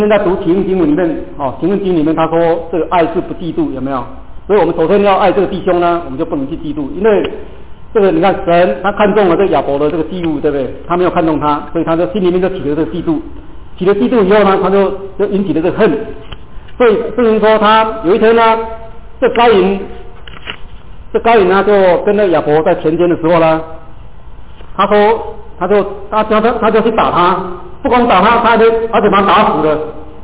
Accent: China; 有时候我们中国人说，如果这个兄弟吵架的话呢，有时候吵得比别人还凶

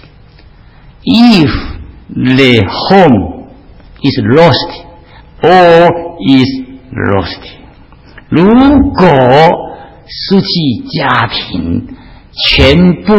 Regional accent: China; 以前美国 FBI 联邦调查局的局长 Hoover， 我们中国人翻着胡佛

